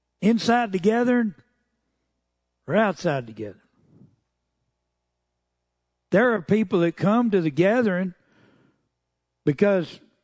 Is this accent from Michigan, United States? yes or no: no; Muleshoe, Texas, United States; They said, where are you from? I said, Texas. And they said, what town? I said, Muleshoe. It's in West Texas. That's the Texas. There's two Texases. We're in the upper one.